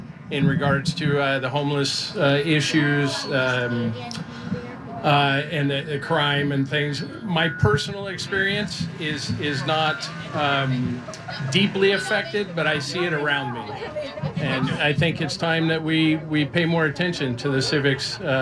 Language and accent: English; Orange, California, United States; City of Orange, Orange County.